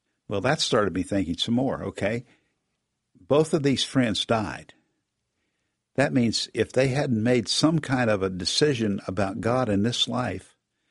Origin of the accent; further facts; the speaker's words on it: West Virginia, United States; I grew up on the Kanawha River, which is not exactly an airfield, but there was a seaplane base about 2 miles from my home.